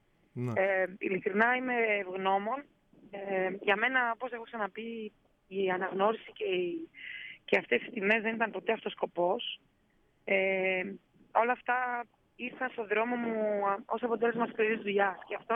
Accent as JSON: {"language": "Greek", "town": "Goumenissa", "region": "Central Macedonia", "country": "Greece", "tie": "born or raised there", "said": "ένα μικρό κοριτσάκι που ξεκίνησε από τη Γουμένσα, κάνοντας τα πρώτα του βήματα μέσα σε αυτό το κλειστό γυμναστήριο"}